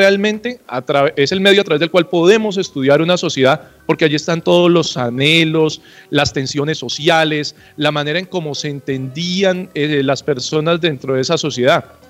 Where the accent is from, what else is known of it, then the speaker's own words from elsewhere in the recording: Colombia; en la sociedad como la nuestra, como la colombiana, definitivamente van a aparecer esos temas.